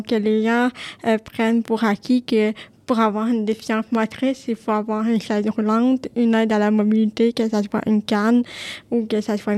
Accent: Montreal, Quebec, Canada; j'ai 30 ans, je viens de Montréal

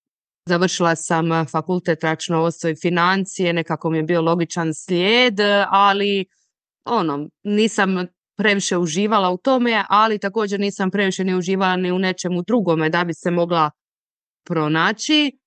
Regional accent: Ploče, Dubrovnik-Neretva County, Croatia; Dolazim iz Ploča, znači na samom jugu Hrvatske sam i živim na jako lijepom mjestu. Odmah sam uz more, uz Baćinska jezera i uz ušće Neretve

